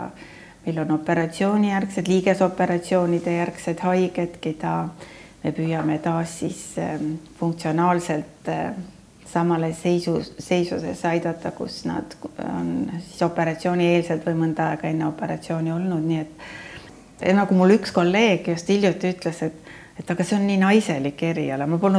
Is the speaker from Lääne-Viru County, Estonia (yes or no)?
no; Saare County, Estonia; mina olen ka saarlane.